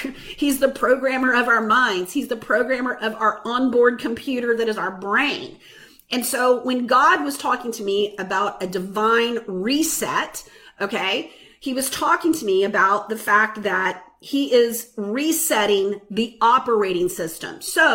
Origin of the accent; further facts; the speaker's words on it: the South, United States; We grew up in church. I grew up in the Bible Belt. I grew up in a denominational background.